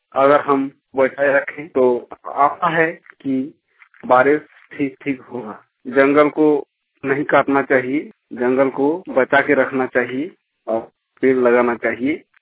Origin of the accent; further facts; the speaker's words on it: Asna, Jharkhand, India; आसना, post office बावन बांधी, जिला जामताड़ा, झारखंड। मेरे गांव में एक यूकेलिप्टस है।